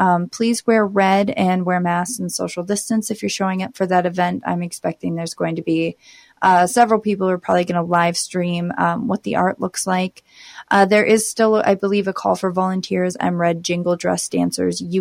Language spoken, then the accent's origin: English; Minnesota, United States; I am from the Red Lake Nation, and I am here with some updates.